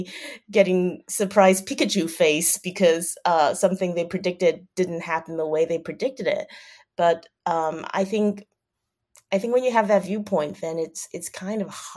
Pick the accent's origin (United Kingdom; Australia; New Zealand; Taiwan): Taiwan; also born or lived in United States; I would have said that I'm, a Chinese person, but I'm from Taiwan, not China.